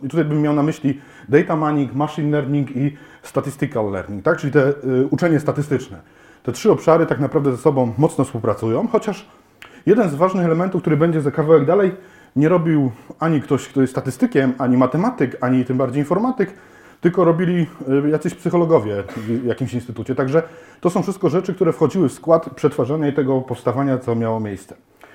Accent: Poznań, Greater Poland Voivodeship, Poland; tym bardziej jak ja jestem z Poznania, też się sobie poczuwam

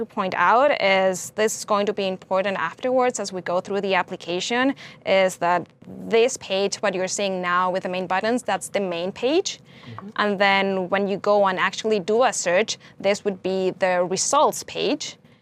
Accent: Chile; And I come from Chile.

